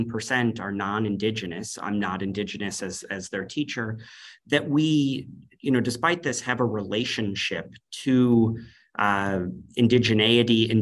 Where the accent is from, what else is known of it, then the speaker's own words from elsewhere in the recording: New York, United States; now in Minnesota, United States; I mentioned before that I am coming from Minnesota. I actually grew up in New York State, in Western New York. And I grew up in kind of a strange circumstance.